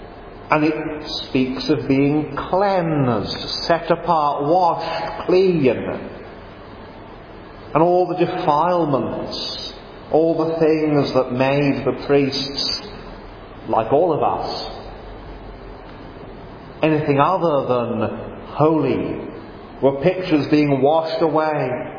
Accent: East of England, United Kingdom; I remember as a boy and growing up in Norfolk, we would occasionally go over to Bungie on the Norfolk-Suffolk border

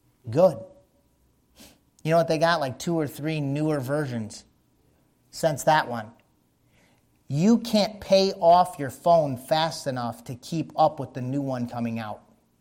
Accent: United States; But I'm an American.

